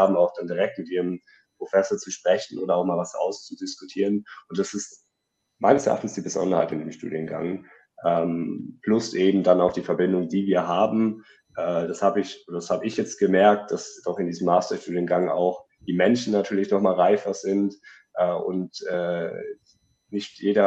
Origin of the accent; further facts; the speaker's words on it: Ulm, Baden-Württemberg, Germany; Ich komme ja beispielsweise aus Ulm, das ist dann noch eine längere Anfahrt.